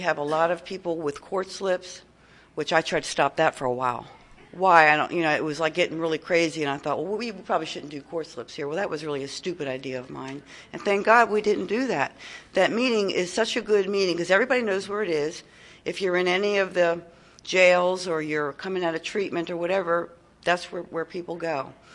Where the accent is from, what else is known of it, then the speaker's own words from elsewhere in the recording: Maryland, United States; At that time, I'm from Tri-County area, and it's a large area as far as surface area.